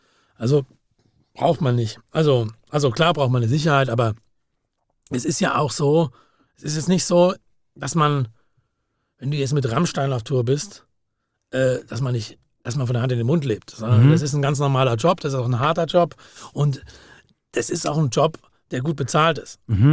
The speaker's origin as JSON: {"language": "German", "town": "Langenargen", "region": "Baden-Württemberg", "country": "Germany", "said": "Ich komme aus Langenargen."}